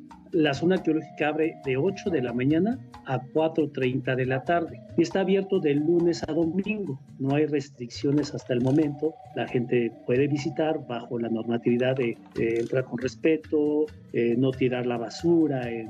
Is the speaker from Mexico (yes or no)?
yes; Mexico; los únicos que cuidamos esto somos los mexicanos.